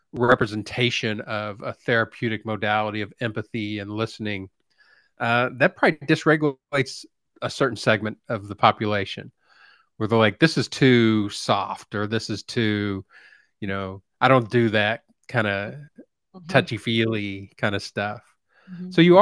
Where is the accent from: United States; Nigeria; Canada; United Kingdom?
United States; And it never occurred to me that I was dysregulating this 80% of this audience just by being an American.